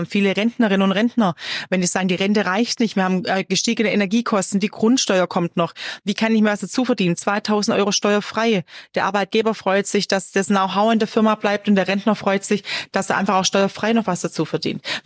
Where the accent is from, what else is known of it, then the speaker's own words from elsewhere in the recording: Southern Germany, Germany; ich komme ja aus Süddeutschland, wie Sie hören, und wir sind ja sehr stark betroffen gewesen, ja, auch mein Wahlkreis.